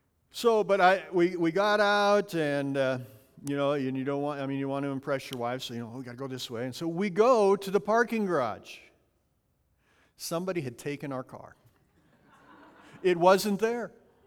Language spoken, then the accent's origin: English; Montana, United States; a little different than my used to growing up in Montana, a little different church facility.